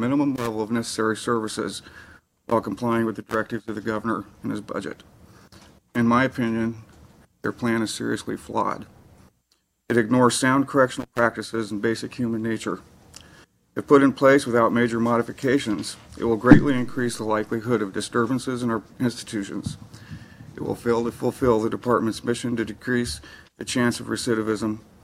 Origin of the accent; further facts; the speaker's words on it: Coquille, Oregon, United States; Actually, I'm from Coquille, which is pretty close to Coos Bay.